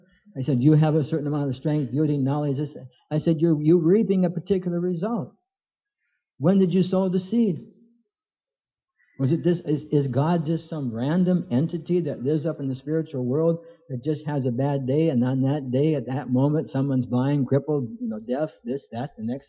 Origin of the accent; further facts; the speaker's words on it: North Dakota, United States; I'm not Canadian, I'm from North Dakota, but the closest temple was Winnipeg.